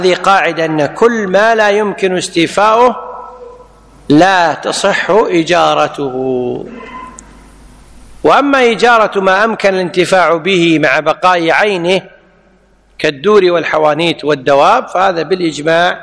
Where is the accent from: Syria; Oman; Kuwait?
Kuwait; ولذلك عندنا في الكويت القانون ينص على المذهب المالكي